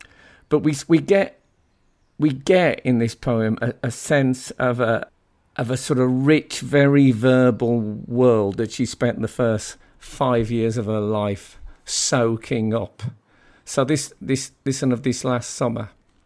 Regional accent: West Midlands, United Kingdom; When I was growing up in the Black Country, old people had much stronger, not just stronger accents.

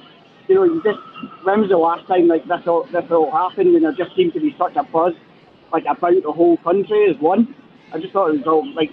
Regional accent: Aberdeen, Scotland, United Kingdom; now in Hamilton, United Kingdom; I'm from Hamilton, I'm originally from Aberdeen

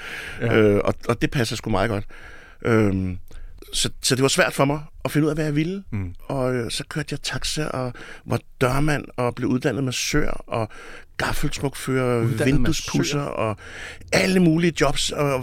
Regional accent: Albertslund, Capital Region of Denmark, Denmark; Så siger jeg oprindeligt fra Albertslund.

